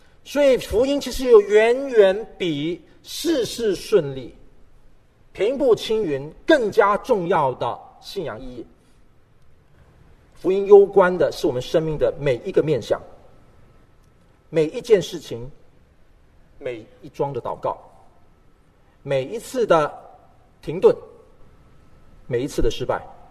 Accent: East Malaysia, Malaysia; 因为我从小是在乡村长大，我确实是一个三八小孩，我在东马来西亚的乡村的里边

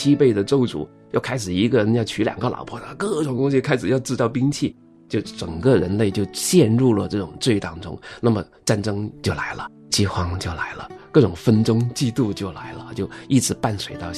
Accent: China; 特别是有一些华人或者是我们中国人呢，受一些儒家思想的影响

